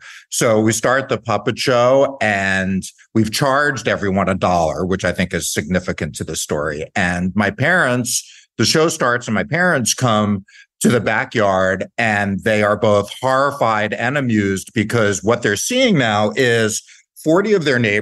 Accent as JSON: {"language": "English", "town": "Staten Island", "region": "New York", "country": "United States", "tie": "born or raised there", "said": "So I am 6 years old and I am setting up a puppet show in the backyard of the house where I grew up on Staten Island."}